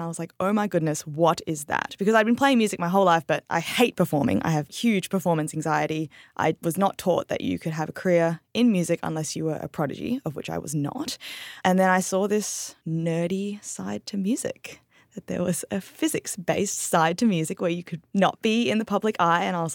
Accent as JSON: {"language": "English", "town": "Perth", "region": "Western Australia", "country": "Australia", "tie": "born or raised there", "lives_now": "United States", "said": "originally from Singapore. And then we immigrated to Australia when I was about 3 or 4 and lived there till I was 19. And then I left for America."}